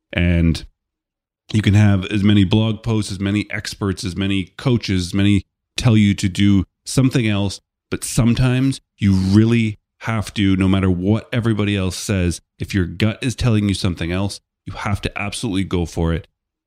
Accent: Canada; being a Canadian myself

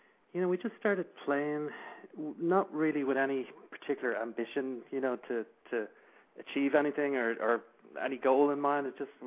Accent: Dublin, Leinster, Ireland; Yeah, I'm from the same, not too far away from there, like over the north side of the city.

